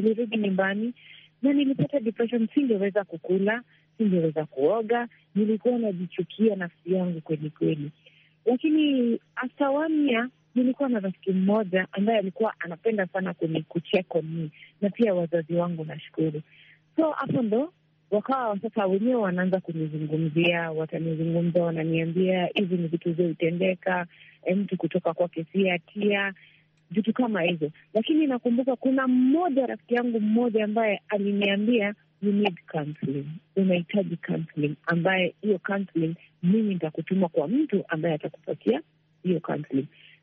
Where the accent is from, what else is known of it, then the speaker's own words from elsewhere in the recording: Kibra, Nairobi, Kenya; mimi natoka eneo ya Kibra, mimi ni Muislamu